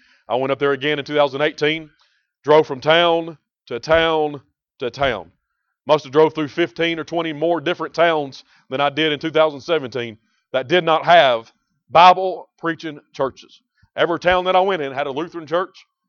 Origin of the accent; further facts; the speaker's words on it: Georgia, United States; And I grew up in Georgia. I didn't really venture out of the Southeast that much.